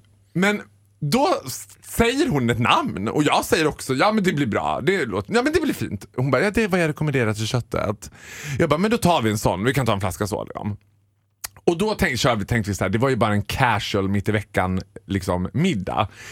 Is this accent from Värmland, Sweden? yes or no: no; Borlänge, Dalarna County, Sweden; du vet, jag är från Borlänge.